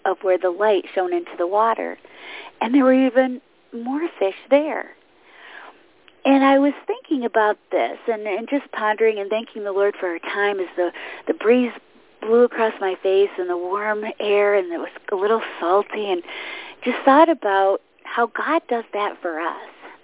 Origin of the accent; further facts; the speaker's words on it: Michigan, United States; We went to the coast, the Gulf Coast here in Texas, and I have to tell you, I'm from Michigan, and I've traveled all over the world and seen some of the most amazing beaches.